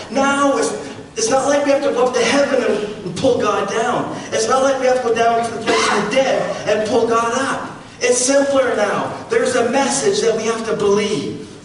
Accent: Indonesia; I grew up with Muslims, I grew up in Indonesia

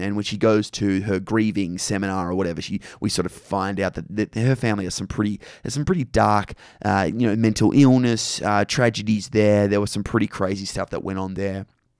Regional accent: Australia; Toni Collette, I don't mean it's just as an Aussie, but she is a phenomenal actor.

